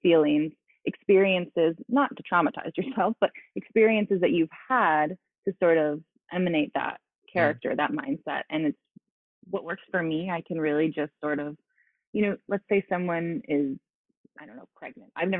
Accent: Canada; And to obtain an O-1 visa as a Canadian, you have to be somewhat notable.

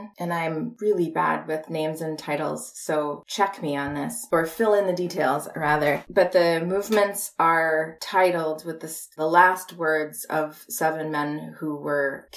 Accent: Minneapolis, Minnesota, United States; I grew up in Minneapolis, St. Paul.

